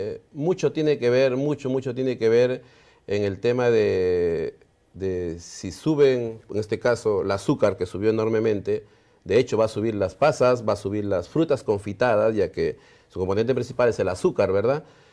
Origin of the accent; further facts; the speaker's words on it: San Martín de Porres, Lima, Peru; yo vengo del distrito de San Martín de Porres, que es el cono norte